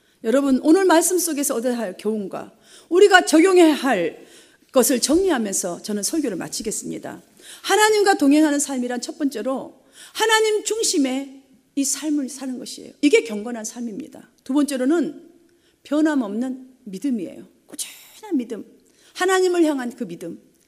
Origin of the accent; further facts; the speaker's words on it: South Korea; 우리는 빨리빨리, 한국 사람 빨리빨리 좋아하는데